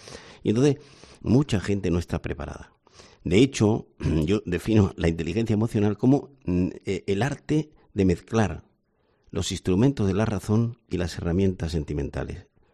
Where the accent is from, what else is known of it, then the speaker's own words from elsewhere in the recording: Andalusia, Spain; En Andalucía, yo soy andaluz, pero no ejerzo